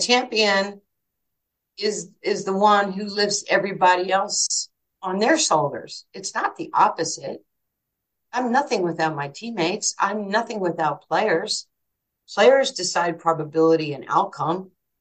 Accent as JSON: {"language": "English", "town": "Far Rockaway", "region": "New York", "country": "United States", "tie": "born or raised there", "said": "Then I had friends who I grew up with in Far Rockaway when we were just playing street ball, softball, all those, you know, running bases"}